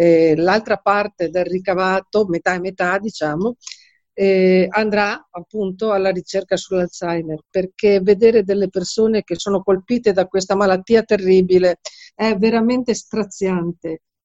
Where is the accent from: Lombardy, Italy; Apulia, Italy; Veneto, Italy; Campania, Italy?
Veneto, Italy; Villadose; Io sono nata a Villadose, ho vissuto a Villadose, ho lavorato quasi sempre a Rovigo